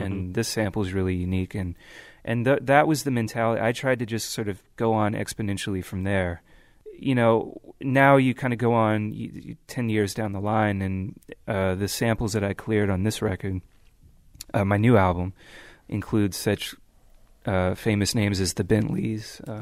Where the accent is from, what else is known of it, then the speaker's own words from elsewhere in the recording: California, United States; growing up in the Bay Area, driving around, everybody's really excited about the hyphy movement